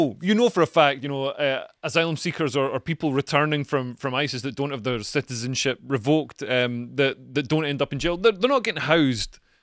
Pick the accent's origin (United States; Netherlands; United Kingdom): United Kingdom; So I think I'm just British.